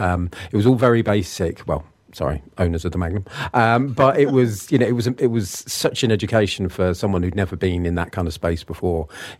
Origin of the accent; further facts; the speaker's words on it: Southampton, South East England, United Kingdom; I grew up in Southampton